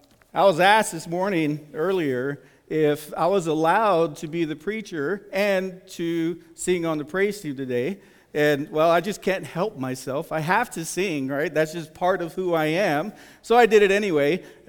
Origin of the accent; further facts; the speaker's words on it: San Antonio, Texas, United States; as most of you know, I was from San Antonio.